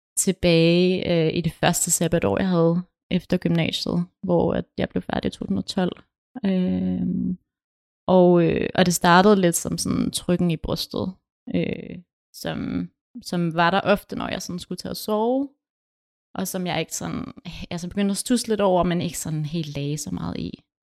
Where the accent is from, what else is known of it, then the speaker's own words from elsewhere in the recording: Skive, Central Denmark Region, Denmark; now in Aarhus, Denmark; jeg er opvokset i Skive, og jeg er gået på Skive Gymnasium